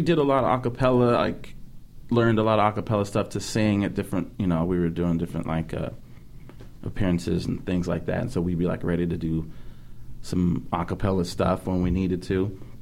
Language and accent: English; San Jose, California, United States; That's where I did musicals. I was born and raised in San Jose.